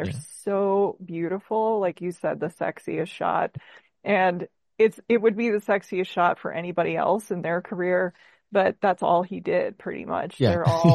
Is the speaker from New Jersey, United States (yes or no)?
no; Minneapolis, Minnesota, United States; also born or lived in Phoenix; I'm from Minneapolis, which had a huge Asian population. We used to trade videotapes in our high school.